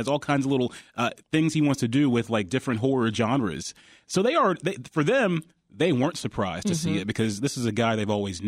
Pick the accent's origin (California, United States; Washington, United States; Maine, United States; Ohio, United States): Ohio, United States; Yeah. You know, I'm from Ohio. Great state of Ohio